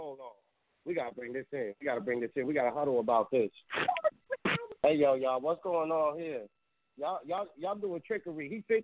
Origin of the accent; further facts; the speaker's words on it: Bronx, New York, United States; I'm from the Bronx, but I love y'all, man. Shout out to my Brooklyn people out there, man.